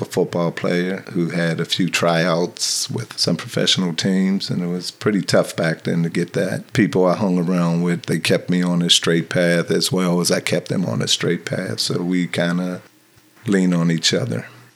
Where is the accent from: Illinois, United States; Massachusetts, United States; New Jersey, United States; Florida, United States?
Florida, United States; Homestead; moved away as an adult; I was born and raised in Homestead, left between military, just venturing out on my own, California, a couple other places, other cities, and just ventured back to Homestead.